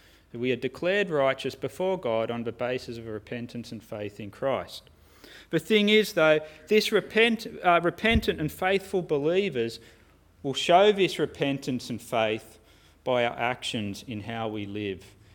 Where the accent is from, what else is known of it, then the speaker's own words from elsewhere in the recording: Ingleburn, New South Wales, Australia; I grew up in Ingleburn, which by human standards isn't that much of an impressive place to grow up.